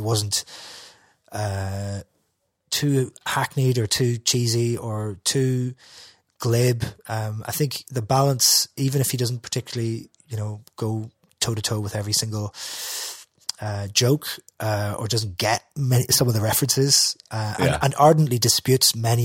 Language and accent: English; Derry, Northern Ireland, United Kingdom; It's like, how would that go? What do I write? I'm from Derry.